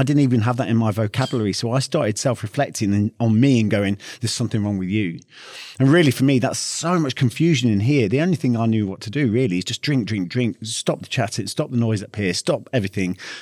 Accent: Northern Ireland, United Kingdom; I grew up very quickly in Northern Ireland

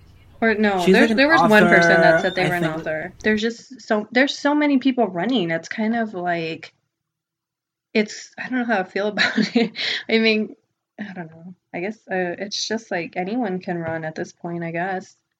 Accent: El Paso, Texas, United States; I always jump on it, and I'm like, I'm from El Paso, actually, you know

